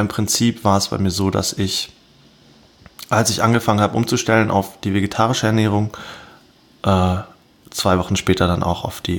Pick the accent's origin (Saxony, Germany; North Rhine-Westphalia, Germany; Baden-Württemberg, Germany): Baden-Württemberg, Germany; Konstanz; now in Freiburg, Germany; Nee, ich komme aus Konstanz am Bodensee.